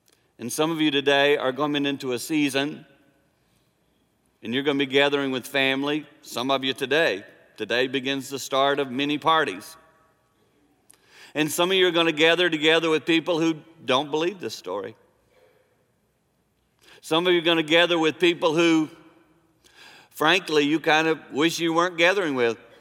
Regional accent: South Carolina, United States; like when I was five, I grew up in South Carolina, and I relived being five and six and seven.

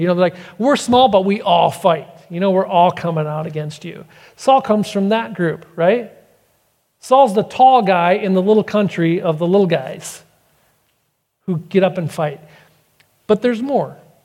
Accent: United States; I'm an American.

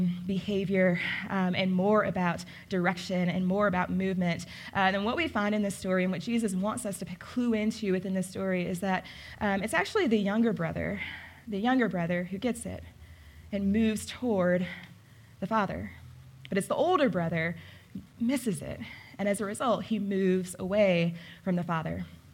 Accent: Michigan, United States; moved away; also born or lived in Rhode Island; I grew up in Michigan, but eventually I moved to New England. And specifically to Rhode Island.

